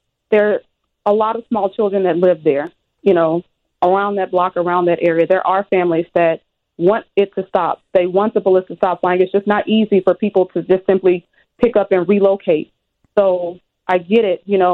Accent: Alabama, United States; No, John, we're not from Georgia. We're from Alabama. That's where MJ was born. That's where I was raised. We're from Alabama.

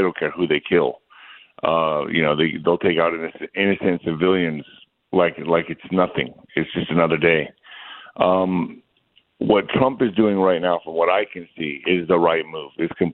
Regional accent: El Paso, Texas, United States; So I was raised in El Paso, Texas. I still live here, so I've been both sides of the border

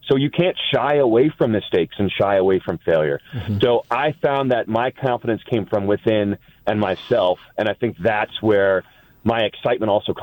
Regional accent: New York, United States; So everyone knows I'm from New York. So I have that kind of grittiness about myself.

